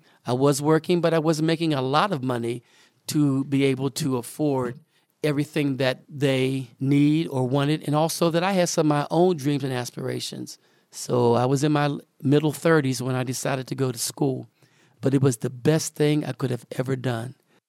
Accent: Homestead, Florida, United States; I was born and raised here in Homestead, approximately 4 or 5 blocks from here.

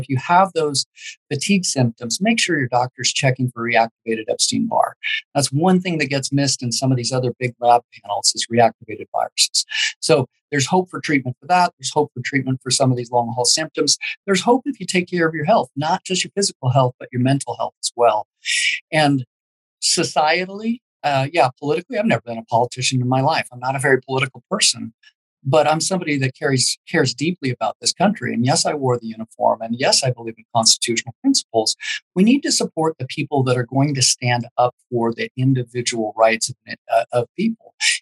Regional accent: United States; Sure, I'm a doctor, but the most important title I wear is I'm an American.

